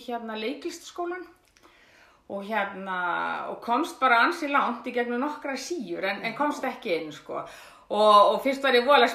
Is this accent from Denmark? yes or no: no; France; ég er hálf frönsk en ég ólst upp út í Frakklandi, en ég kom rosalega oft til Íslands á sumrin og var hjá ömmu minni Rannveigu